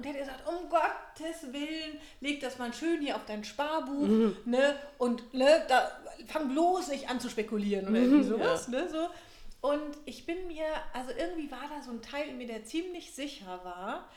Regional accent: Hamburg, Germany; Ich komme aus Hamburg und bin dort Business Coach in meiner eigenen Praxis

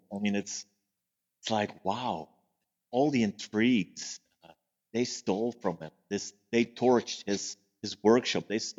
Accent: Bruges, Flanders, Belgium; But I decided to do it in Bruges, and I gave a press conference. That's my hometown.

